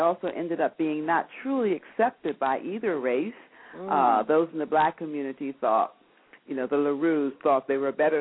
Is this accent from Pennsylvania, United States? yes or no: yes; Pennsylvania, United States; moved away as an adult; I was raised in Pennsylvania, and I lived there until I finished high school, and then I came to California. So as you can imagine, that was some time ago. So I'm really almost a Californian. I still miss the East Coast.